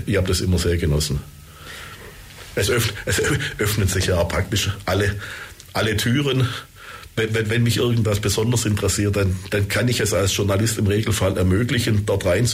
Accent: Stuttgart, Baden-Württemberg, Germany; born there; Ich bin gebürtiger Stuttgarter, kam dann fürs Studium wieder zurück nach Stuttgart

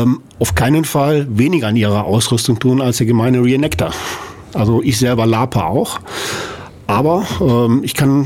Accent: Rhineland, Germany; Ja, ich bin gebürtiger Rheinländer, da will ich direkt vorausschicken und stolz drauf.

